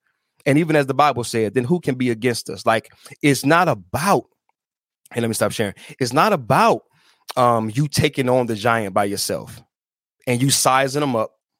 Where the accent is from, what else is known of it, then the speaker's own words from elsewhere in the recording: Toledo, Ohio, United States; back on the streets I grew up on back in Toledo.